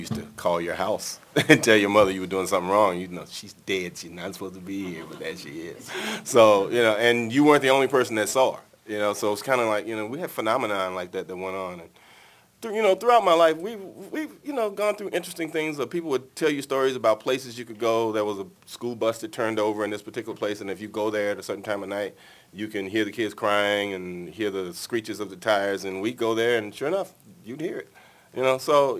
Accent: Tennessee, United States; Well, I grew up in Tennessee around people who believe all kinds of things.

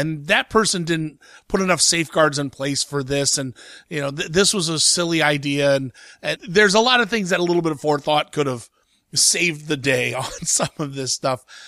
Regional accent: Columbus, Ohio, United States; And I'm not from Cleveland. I'm from Columbus, but my family's from Cleveland.

